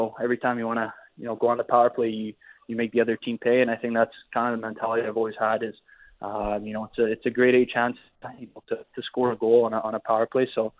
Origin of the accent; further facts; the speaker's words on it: Canada; I grew up in Canada, and, you know, I love the country.